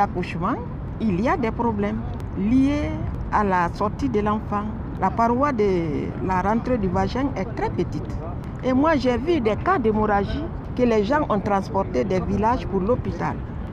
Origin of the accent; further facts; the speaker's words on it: Guinea; Je viens de la Guinée-Conakry, mais je suis installée dans la préfecture de Guéquédou.